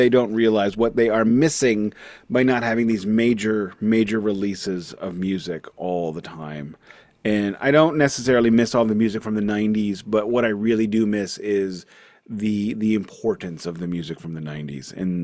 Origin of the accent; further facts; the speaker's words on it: St. Louis, Missouri, United States; I get to talk smack. I'm from St. Louis.